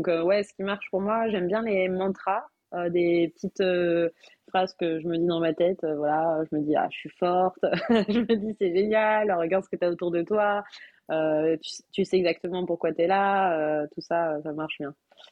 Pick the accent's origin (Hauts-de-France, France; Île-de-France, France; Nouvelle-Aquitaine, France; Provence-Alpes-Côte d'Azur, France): Hauts-de-France, France; Moi, je viens du Nord, alors du coup, la betterave, en plus, c'est super bien.